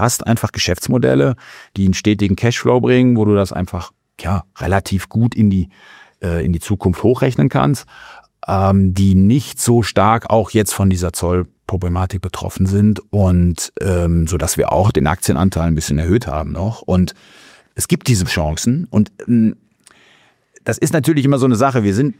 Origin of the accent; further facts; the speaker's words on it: North Rhine-Westphalia, Germany; Ich komme aus dem Sauerland